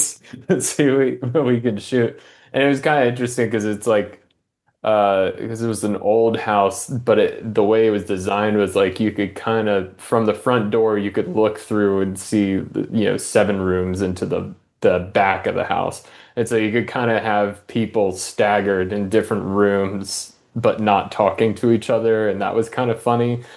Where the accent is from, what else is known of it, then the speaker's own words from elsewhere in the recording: Virginia, United States; I'm from Virginia originally.